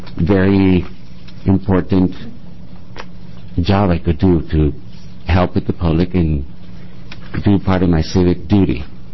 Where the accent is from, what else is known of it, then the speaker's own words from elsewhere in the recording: Bogota, Bogotá Capital District, Colombia; I'm originally from Bogota, Colombia